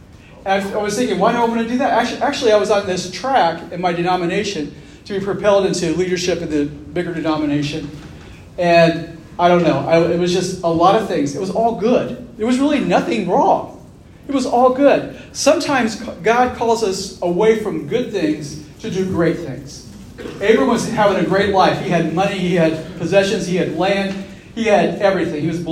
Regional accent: Kokomo, Indiana, United States; And I am from Kokomo, and I grew up in Kokomo, and I actually graduated from the real Kokomo High School.

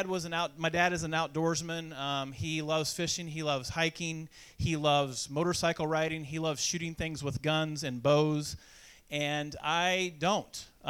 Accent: Crawfordsville, Indiana, United States; We lived in Crawford. I grew up in Crawfordsville

